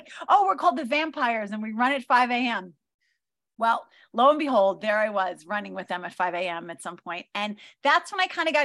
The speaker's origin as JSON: {"language": "English", "region": "New York", "country": "United States", "tie": "born or raised there", "said": "So in a nutshell, as a kid, I grew up here on Long Island and I live in the hometown where I grew up."}